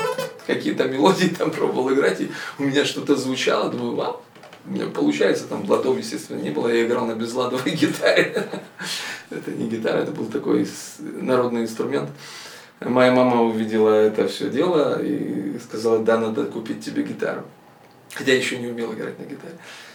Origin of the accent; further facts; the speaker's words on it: Kyiv Oblast, Ukraine; Я родился под Киевом, и всю жизнь, практически 45 лет своей жизни, я прожил под Киевом. В 93-м году я пришел к Богу, я покаялся.